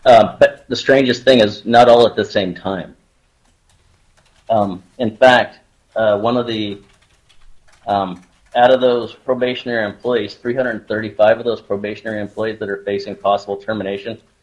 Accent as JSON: {"language": "English", "region": "Alaska", "country": "United States", "tie": "born there", "said": "I was born in Alaska."}